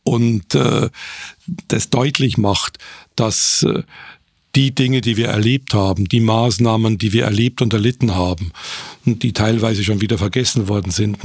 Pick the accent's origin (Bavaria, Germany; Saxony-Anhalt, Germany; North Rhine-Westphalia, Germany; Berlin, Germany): Bavaria, Germany; Nittenau; als ich in meinem Heimatort in Nittenau in der Oberpfalz mich mit Cousins und Cousinen getroffen habe